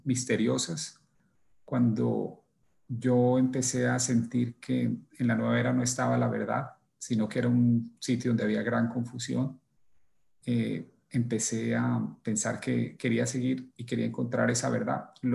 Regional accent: Colombia; now in United States; Yo soy de Colombia, entonces nunca había experimentado el protestantismo como se experimenta y se vive aquí en Estados Unidos.

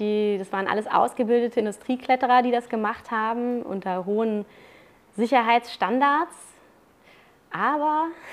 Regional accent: Braunschweig, Lower Saxony, Germany; ich komme aus Braunschweig. Und Braunschweig ist Autostadt.

